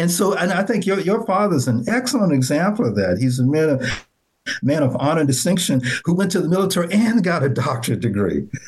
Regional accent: Nashville, Tennessee, United States; You're describing my neighborhood in Nashville. Right. I grew up in Nashville. I had a dirt road, same thing.

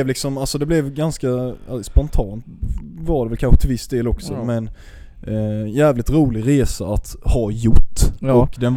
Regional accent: Sweden; Vi är från Sverige. Vi ger ju inte dricks.

